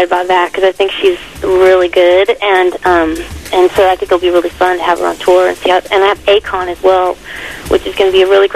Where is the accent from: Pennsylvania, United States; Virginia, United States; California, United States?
California, United States; I'm from Orange County, California.